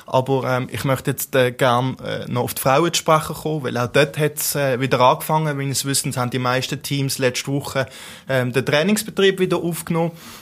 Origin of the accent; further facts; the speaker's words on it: Switzerland; Es ist sicher ein spannender Transfer, jetzt auch einfach aus Schweizer Sicht oder als Schweizer Fußballfan